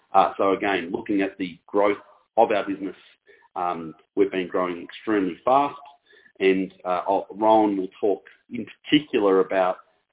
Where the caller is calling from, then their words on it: Melbourne, Victoria, Australia; CEO and co-founder of LiveTiles, and I'm calling from Melbourne